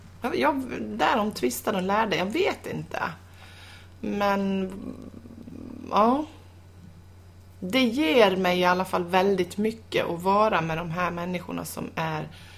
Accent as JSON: {"language": "Swedish", "town": "Ludvika", "region": "Dalarna County", "country": "Sweden", "tie": "born or raised there", "said": "då kan jag också tänka på hemmatrakter, alltså min skog, mina vägar, mina gator hemma i Ludvika liksom."}